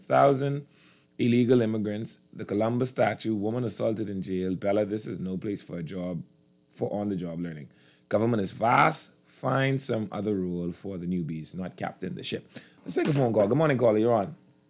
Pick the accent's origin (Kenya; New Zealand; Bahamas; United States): Bahamas; I grew up in the Bahamas with Ivy Dumont and Dame Anita Allen